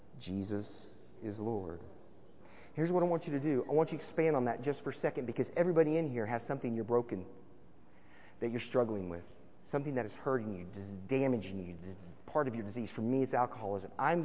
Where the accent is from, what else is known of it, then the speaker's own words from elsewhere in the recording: Florida, United States; and I grew up in Florida, so we definitely don't have it. It's sandy down there.